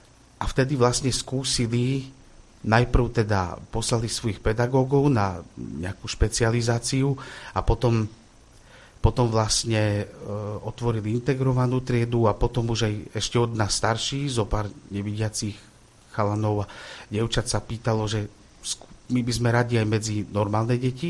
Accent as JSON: {"language": "Slovak", "town": "Košice", "region": "Košice Region", "country": "Slovakia", "said": "my pochádzame z Košíc s brachom"}